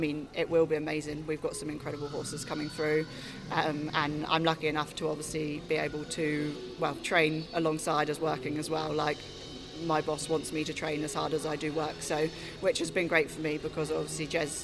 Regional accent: Isle of Wight, South East England, United Kingdom; now in England; Originally I'm from the Isle of Wight

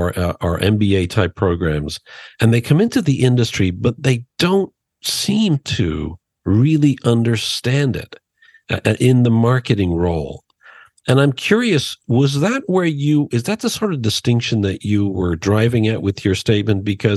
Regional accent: Dublin, Leinster, Ireland; we're going to be recording the show live from Dublin, Ireland on May 29th. Yes, I am returning to my hometown for what's going to be the first of many live show recordings in cities around the world.

